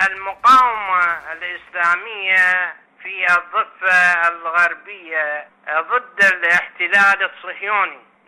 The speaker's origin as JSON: {"language": "Arabic", "town": "Najaf", "region": "Najaf Governorate", "country": "Iraq", "said": "عملية نفتخر بها نحن كشعب عراقي"}